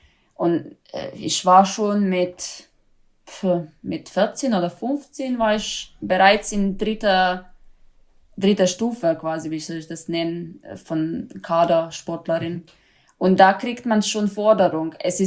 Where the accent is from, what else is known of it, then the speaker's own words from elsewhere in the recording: Zagreb, City of Zagreb, Croatia; Zagreb. Hauptstadt.